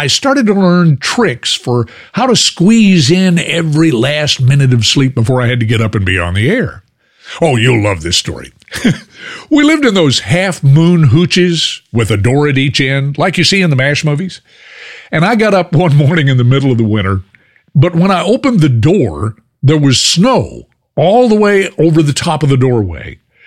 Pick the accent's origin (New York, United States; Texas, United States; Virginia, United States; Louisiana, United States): Texas, United States; So I said, hey, I'm from Texas. What do I know about snow?